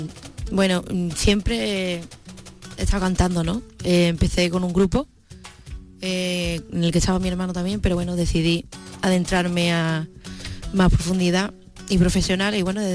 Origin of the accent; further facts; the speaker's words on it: Seville, Andalusia, Spain; Porque nosotros pues somos de Sevilla y coincidimos en algún que otro sitio.